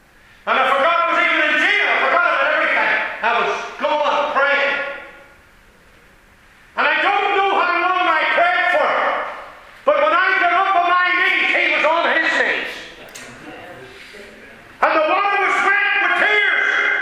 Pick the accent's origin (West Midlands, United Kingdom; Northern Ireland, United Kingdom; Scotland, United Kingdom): Northern Ireland, United Kingdom; Well, my accent. And you know, if you're from Northern Ireland here, you don't think you have an accent, you go somewhere. Then you need a three interpreters. We talk quick, you know, in this country.